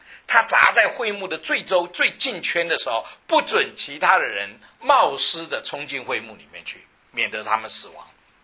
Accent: China; 我们中国人比较懂这个，因为我们说满月了

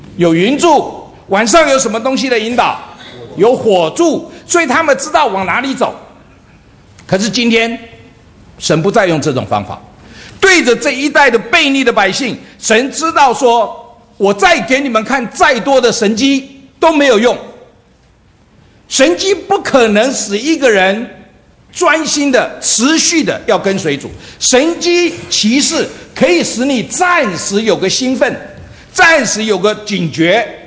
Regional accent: China

